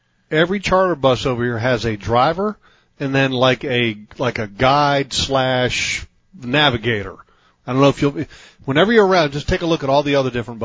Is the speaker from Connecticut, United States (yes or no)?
no; Virginia, United States; Just like where I grew up, we grew up in Virginia, and people say, oh, you went to West Virginia.